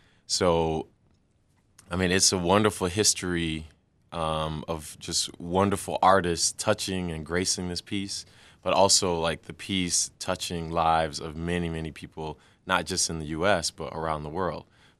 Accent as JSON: {"language": "English", "town": "Milwaukee", "region": "Wisconsin", "country": "United States", "tie": "born or raised there", "said": "I grew up in Milwaukee, and I was in the chorus of the full-length opera when I was in high school."}